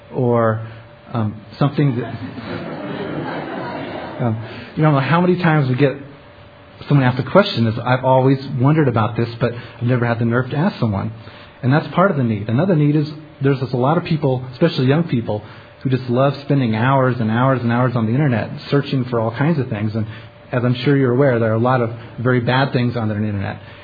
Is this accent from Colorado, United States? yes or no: yes; Grand Junction, Colorado, United States; I grew up in Grand Junction, Colorado, so it was a blessing for me to get back to God's country.